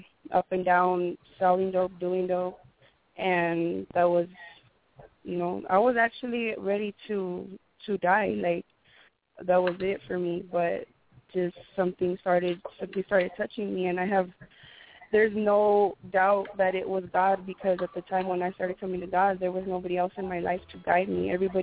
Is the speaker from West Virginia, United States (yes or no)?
no; Los Angeles, California, United States; I grew up in LA. I was born in East LA.